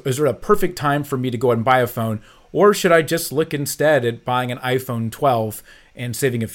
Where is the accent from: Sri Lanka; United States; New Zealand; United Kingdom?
United States; Dallas, Texas; I'm from Dallas, Texas.